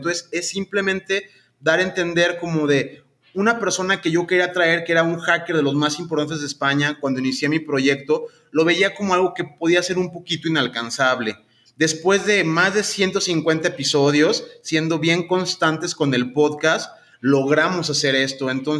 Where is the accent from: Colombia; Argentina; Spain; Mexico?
Mexico; No es sentirte menos como mexicanos